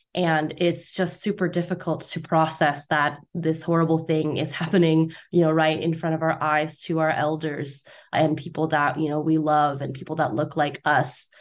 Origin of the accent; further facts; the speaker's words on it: Arcadia, California, United States; I grew up in Arcadia, which is just a little ways away from Monterey Park. They're all a part of this enclave. You know, it's called the San Gabriel Valley.